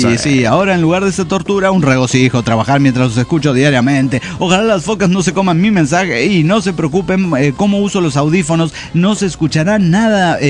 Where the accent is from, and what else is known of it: Toluca, State of Mexico, Mexico